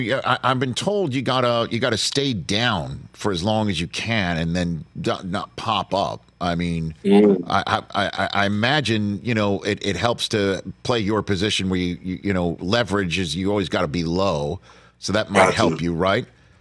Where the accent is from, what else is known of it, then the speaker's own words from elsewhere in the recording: New York City, New York, United States; Because we're both Jewish from New York City.